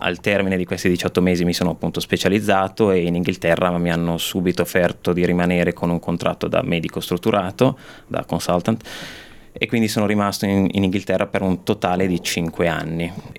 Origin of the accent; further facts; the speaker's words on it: Bergamo, Lombardy, Italy; now in Australia; ho 36 anni, sono originario di Bergamo, sono un medico, mi sono laureato all'Università degli Studi di Milano nel 2009